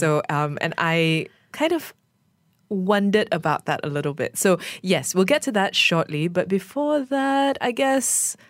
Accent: Malaysia; And so as a Malaysian first, but also somebody who is only a third generation Chinese person, so my grandparents came from China.

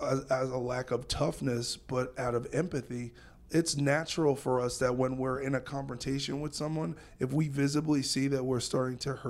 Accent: New York, United States; I think like for me, I grew up in New York and I like grew up with great hip hop artists.

